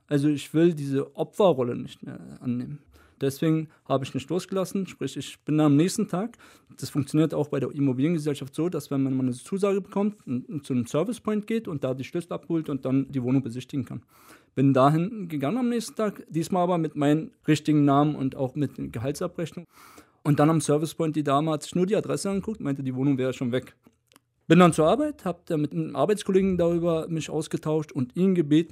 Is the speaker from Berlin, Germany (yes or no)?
yes; Berlin, Germany; born there; Ich bin in Berlin geboren. Ich lebe seit 35 Jahren in Berlin und ich will weitere 35 Jahre in Berlin leben.